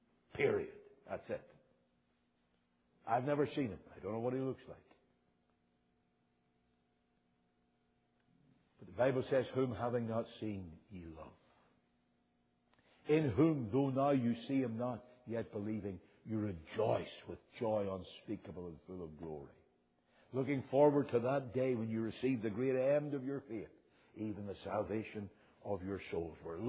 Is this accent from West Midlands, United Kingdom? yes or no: no; Northern Ireland, United Kingdom; I grew up in Northern Ireland.